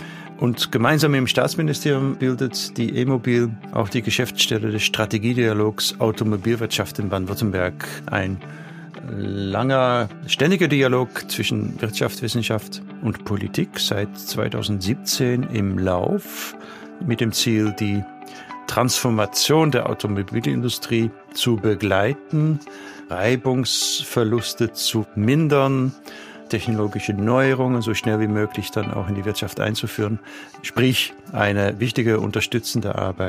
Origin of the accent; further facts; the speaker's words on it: Zeeland, Netherlands; German is a second language; als Niederländer bin ich einfach nicht groß geworden im Karneval. Zumal ich ja aus dem pietistischen Seeland komme und da ist Karneval nun wirklich nicht vorgesehen.